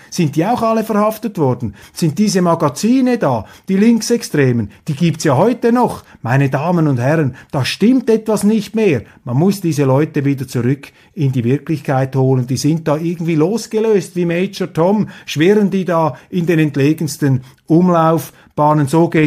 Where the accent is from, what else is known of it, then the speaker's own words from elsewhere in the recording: Switzerland; das denke ich jetzt einfach hier als Schweizer